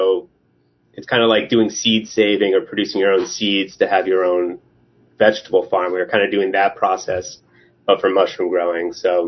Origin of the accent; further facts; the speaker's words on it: Portland, Maine, United States; I'd moved from my home. I grew up in Portland, Maine. I moved up to kind of right outside of Acadia National Park on an island off the coast of kind of down east Maine.